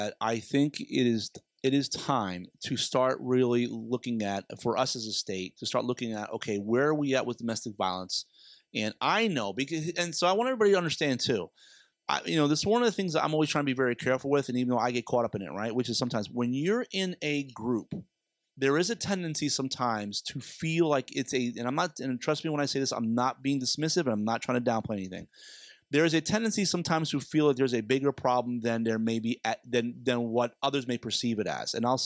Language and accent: English; Florida, United States; It was both her and Representative Bartleman from Broward. I'm from Broward.